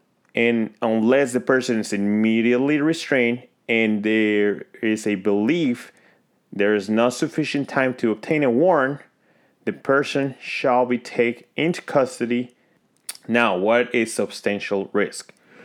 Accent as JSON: {"language": "English", "region": "Texas", "country": "United States", "said": "My home state of Texas, for example, the Health and Safety Code, Chapter 573"}